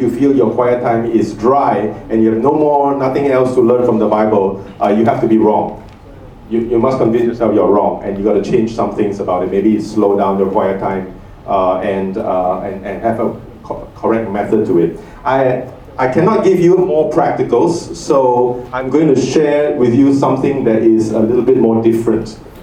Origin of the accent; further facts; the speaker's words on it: Singapore; I'm from Singapore.